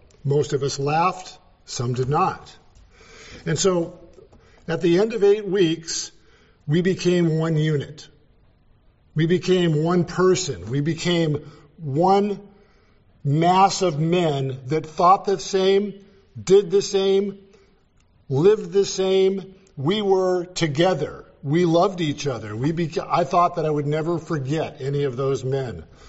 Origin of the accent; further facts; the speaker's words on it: California, United States; I came from California, of course, you get the idea.